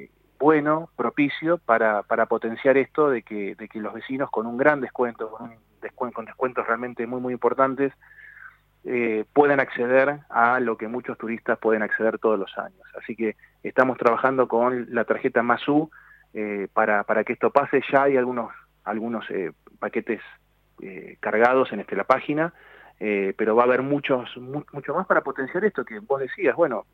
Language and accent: Spanish; Tierra del Fuego, Argentina; me parece que está en nuestro ADN salir adelante como argentinos, como fueguinos